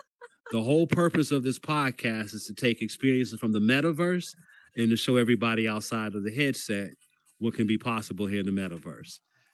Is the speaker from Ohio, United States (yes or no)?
yes; Ohio, United States; I'm from Ohio, and we got a hip hop scene here that, you know, some people don't necessarily know about.